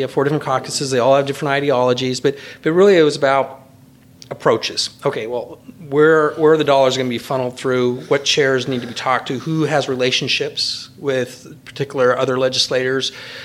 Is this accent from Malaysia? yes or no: no; Williams Lake, British Columbia, Canada; born or raised there; also born or lived in St. Louis, United States